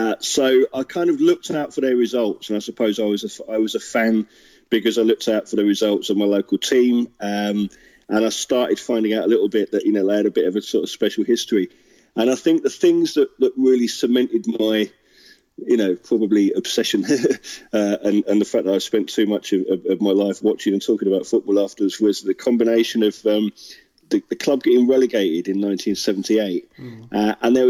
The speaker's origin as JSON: {"language": "English", "town": "Muswell Hill", "region": "London", "country": "United Kingdom", "tie": "born or raised there", "said": "I grew up in Muswell Hill, before Muswell Hill was Muswell Hill, quite as swish in those days. So in 1965 I was born."}